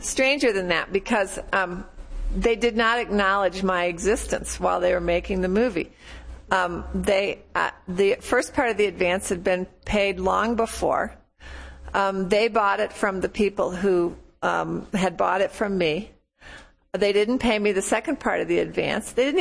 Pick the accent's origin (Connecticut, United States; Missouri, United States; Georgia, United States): Missouri, United States; St. Louis; I grew up in St. Louis. That was fine. My family wasn't from St. Louis.